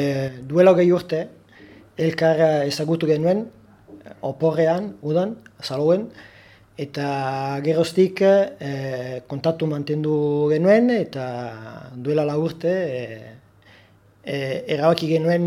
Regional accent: Milan, Lombardy, Italy; Basque is a second language; moved away as an adult; now in Spain; italiarra naiz, milangoa naiz. Eta duela la urte, erabaki nuen hemen etortzeko, nire bikotekidegatik.

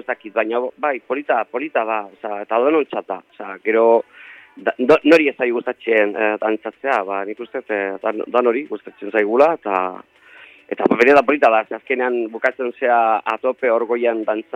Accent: Llodio, Basque Country, Spain; Basque is a second language; Euskaldun berria naiz, laudiokoa

